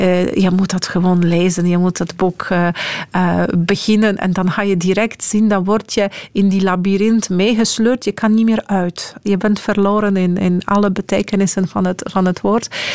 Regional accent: Poland; Dutch is a second language; want als Poolse, wij geloven enorm in die coexistentie van levenden en doden.

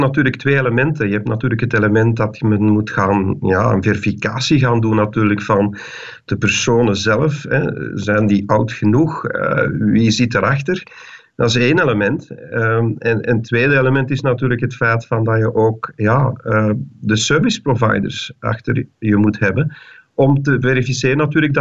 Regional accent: Belgium; stel nu als wij als Belg bijvoorbeeld op zo'n site terecht willen.

